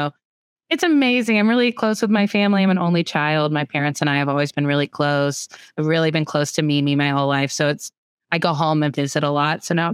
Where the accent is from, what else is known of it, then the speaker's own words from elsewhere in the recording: Tryon, North Carolina, United States; I grew up in a tiny little town, less than 1500 people, called Tryon, North Carolina.